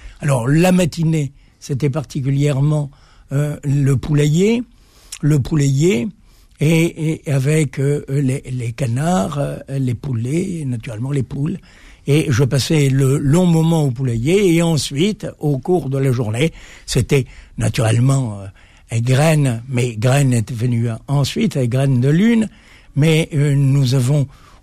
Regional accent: Algiers, Algiers Province, Algeria; born there; je suis né à Alger, dans le port d'Alger.

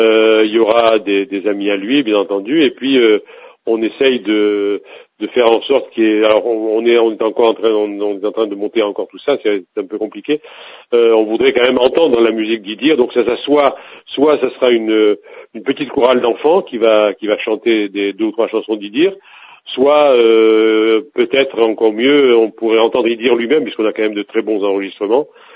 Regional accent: Constantine, Constantine Province, Algeria; born there; moi je suis né à Constantine, qui était une ville turque

